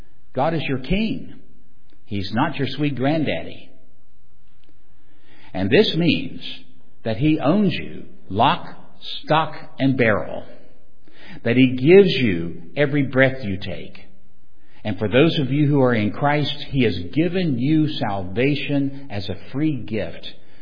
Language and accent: English; Virginia, United States; I come from Virginia. We have the best state flag in the entire Union.